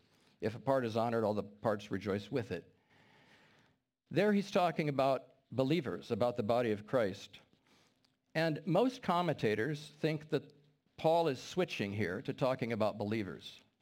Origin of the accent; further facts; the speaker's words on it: Midwest, United States; And I grew up in the Midwest around lots of Amish.